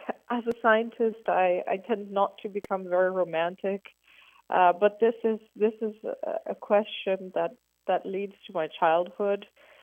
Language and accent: English; New York, United States; born there; also born or lived in Canada / Switzerland / France / Belgium; There was a little bit of Greece, obviously. I was born in New York, but there was Canada, there was Switzerland, France, Belgium, a little bit all over, really.